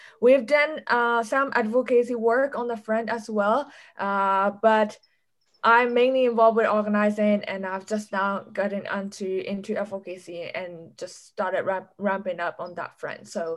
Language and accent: English; Yangon, Yangon Region, Myanmar; moved away as an adult; now in United States; I'm a former student union leader from Myanmar. So I was born and raised in Yangon, lived there for about 20 years of my life, and then moved to the US to do my undergrad here in the US.